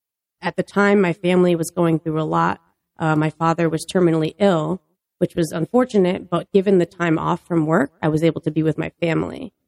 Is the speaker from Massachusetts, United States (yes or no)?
yes; Westfield, Massachusetts, United States; No, I'm originally from Westfield.